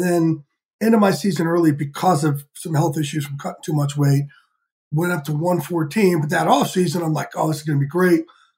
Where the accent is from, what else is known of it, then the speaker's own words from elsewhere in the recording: New Jersey, United States; I like to say I grew up outside of New York.